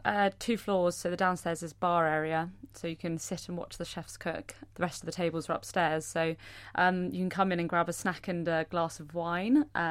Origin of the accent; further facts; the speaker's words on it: South West England, United Kingdom; I grew up in Cornwall, so I'm very lucky that I had pretty much all the best ingredients on my doorstep.